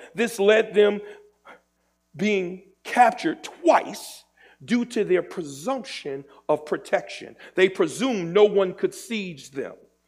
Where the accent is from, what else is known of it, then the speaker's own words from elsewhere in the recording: New Jersey, United States; I grew up in Jersey. I bought a house in Palmyra.